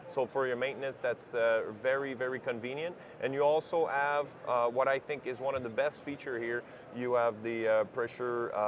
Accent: Canada; So in my case, I'm from Canada

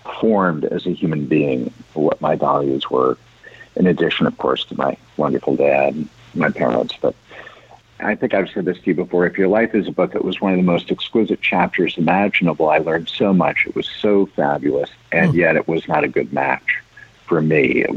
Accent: San Francisco, California, United States; I grew up in San Francisco. I went to UC Berkeley.

